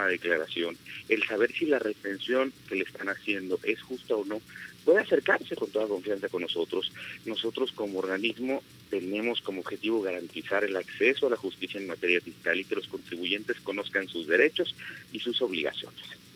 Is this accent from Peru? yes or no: no; Mexico; Desde la Constitución se nos establece una obligación como mexicanos de contribuir con el gasto público.